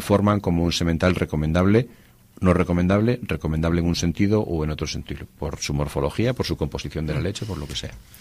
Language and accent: Spanish; Santander, Cantabria, Spain; yo soy nacido en Santander y ahí me he criado, pero todos los veranos de mi vida los he pasado en el pueblo de mi madre, que es Güemes.